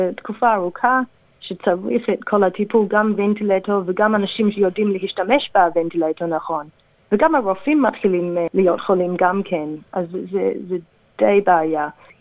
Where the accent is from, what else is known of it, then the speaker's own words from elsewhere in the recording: Australia; born there; Hebrew is a second language; also born or lived in Israel; אני בעצם עברית לא שפת אם שלי, נולדתי באוסטרליה, גרתי בארץ 3 שנים לפני כמעט 15 שנה כבר